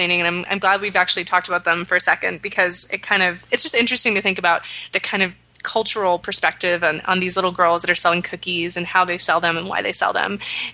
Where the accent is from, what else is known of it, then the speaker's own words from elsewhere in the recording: Maine, United States; We're both from New England originally. He's from New Hampshire. I'm from Maine.